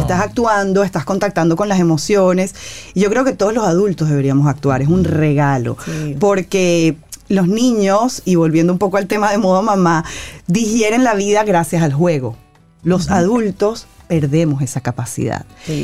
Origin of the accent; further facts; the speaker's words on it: Caracas, Capital District, Venezuela; also born or lived in Maracaibo; Yo nací en Maracaibo, que es una ciudad de Venezuela, como decir Santiago de los Caballeros, y cuando yo tengo 10 años yo me mudo a Caracas, la capital.